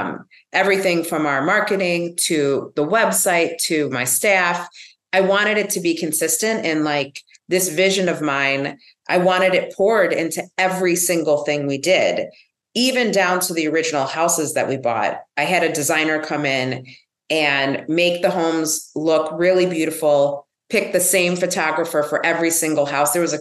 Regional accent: Illinois, United States; the town that I grew up in outside of Chicago was the home of McDonald's.

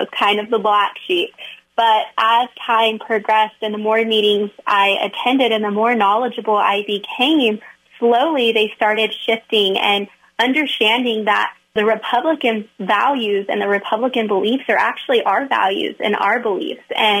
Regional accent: Hobbs, New Mexico, United States; I actually grew up right in Hobbs in Lee County, and I graduated from Hobbs High School

